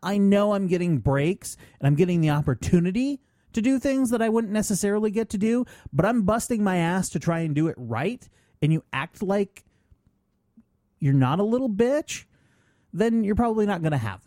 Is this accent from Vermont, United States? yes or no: yes; Vermont, United States; Well, this out of my home state of Vermont and our beloved Ben and Jerry's.